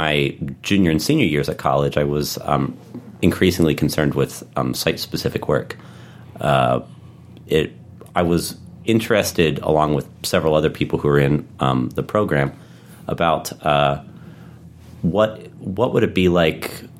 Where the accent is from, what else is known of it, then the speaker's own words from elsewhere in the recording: Harrisburg, Pennsylvania, United States; now in Baltimore, United States; And we moved to Baltimore. It had a lot to do with the fact that I grew up in Harrisburg.